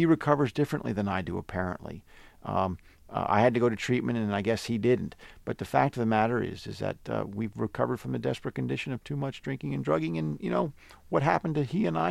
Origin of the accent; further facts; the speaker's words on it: Minnesota, United States; also born or lived in Texas; I'm from Minnesota, and I'm a person in recovery.